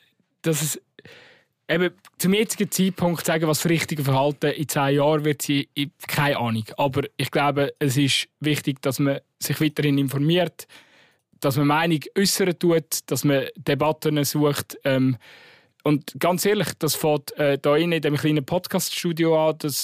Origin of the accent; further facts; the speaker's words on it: Switzerland; Als Schweizer schon.